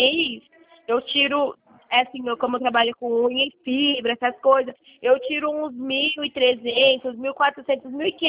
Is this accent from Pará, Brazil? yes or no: no; Sumaré, São Paulo, Brazil; born there; now in Campinas, Brazil; Eu nasci em Sumaré.